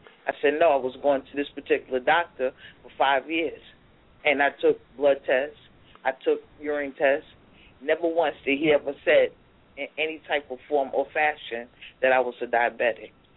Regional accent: Jersey City, New Jersey, United States; Well, as of now, because I'm from Jersey City, there's not really any poetry places here

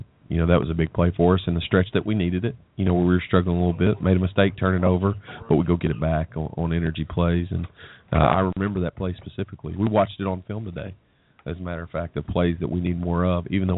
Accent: Arkansas, United States; boy, it's a good thing I'm from Arkansas because I can understand

